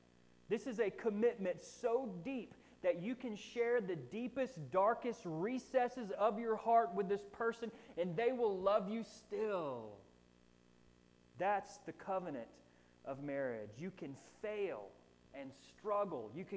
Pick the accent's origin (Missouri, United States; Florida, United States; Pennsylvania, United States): Florida, United States; And look, I'm born and raised in Florida